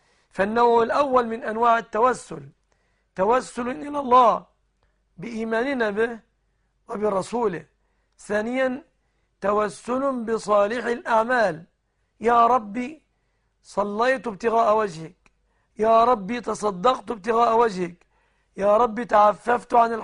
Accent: Egypt; بلادنا مصر

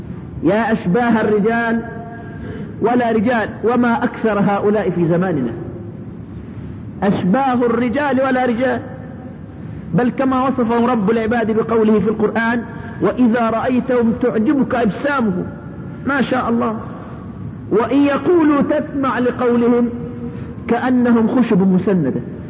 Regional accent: Egypt; الاطباء عندنا في مصر لما جمعوها قدرت بحوالي 64 قرش

